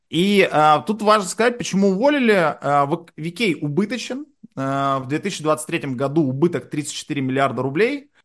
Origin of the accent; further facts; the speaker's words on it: Yekaterinburg, Sverdlovsk Oblast, Russia; Я родился на Уралмаше, а рос на Синих Камнях.